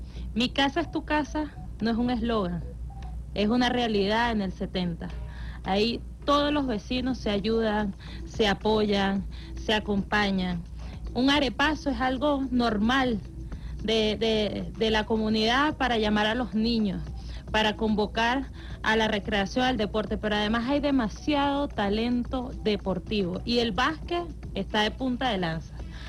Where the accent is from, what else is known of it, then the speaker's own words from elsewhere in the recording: Caracas, Capital District, Venezuela; lo que nosotros como venezolanos, que nosotros como caribeños, nosotros como caraqueños, conocemos hoy del barrio 70